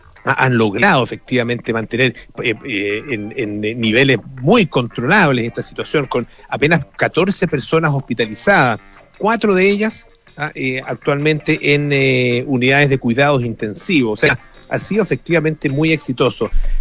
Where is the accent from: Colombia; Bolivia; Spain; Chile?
Chile; No somos solo los chilenos, claro.